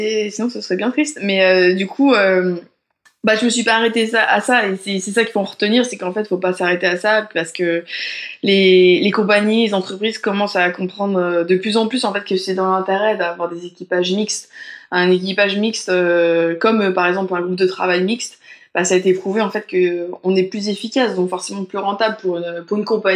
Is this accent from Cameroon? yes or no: no; France; Je suis pilote. Je suis française. Moi, je suis bilingue.